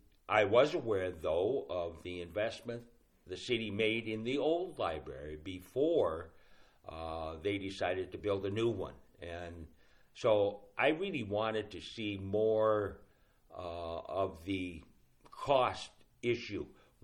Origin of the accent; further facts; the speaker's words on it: Ipswich, South Dakota, United States; now in Aberdeen, United States; Well, I grew up in Ipswich on a farm. Mm-hmm. Out by Ipswich, but I started my career here in 1974.